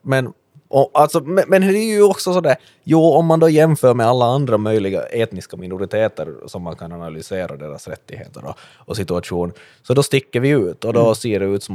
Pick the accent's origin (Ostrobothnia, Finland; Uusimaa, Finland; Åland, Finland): Ostrobothnia, Finland; Som vi österbottningar